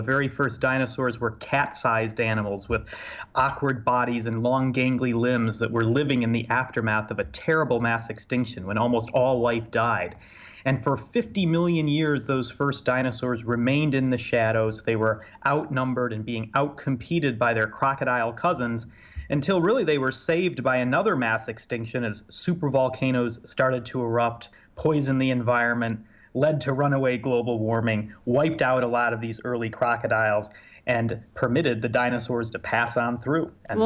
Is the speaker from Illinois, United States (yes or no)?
yes; Illinois, United States; I'm sure it's just a very quick drive across the border to my home state of Illinois.